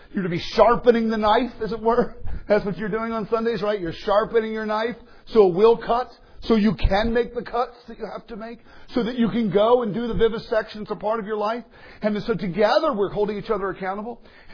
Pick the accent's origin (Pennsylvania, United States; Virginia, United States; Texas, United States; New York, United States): Pennsylvania, United States; Philadelphia; also born or lived in Atlanta; Now, I'm from Philadelphia. And I lived in Atlanta for 15 years.